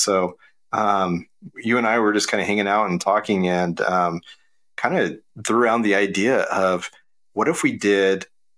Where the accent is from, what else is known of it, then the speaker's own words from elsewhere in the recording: Idaho, United States; also born or lived in Ontario, United States; Will and I, we grew up mainly in Idaho, but also lived in Eastern Oregon too, in a little town called Ontario.